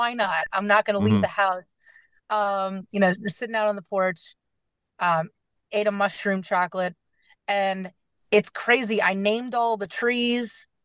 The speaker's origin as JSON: {"language": "English", "town": "Hayes", "region": "London", "country": "United Kingdom", "said": "I'm from Hayes, you know."}